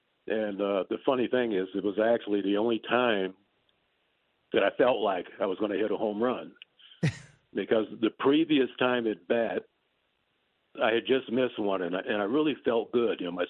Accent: Compton, California, United States; I think I have an interesting story, you know, growing up in Compton, a tough area, having polio, when I was 6 years old

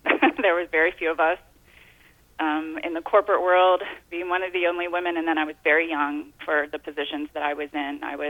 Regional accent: Ohio, United States; And I will say, having come from growing up in Ohio was, and, you know, God bless my Ohio family.

